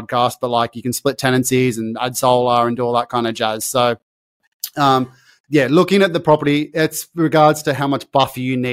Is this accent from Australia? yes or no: yes; Parramatta, New South Wales, Australia; Like where I grew up in Parramatta, you couldn't even find an office space.